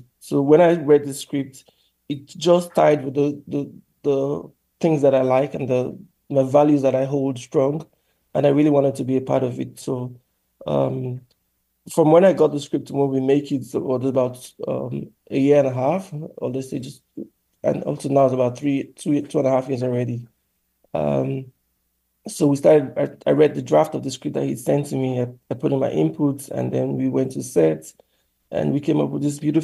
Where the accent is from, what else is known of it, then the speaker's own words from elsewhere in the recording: Nigeria; now in Canada; I'm from Nigeria, originally from Nigeria, but I live in Canada.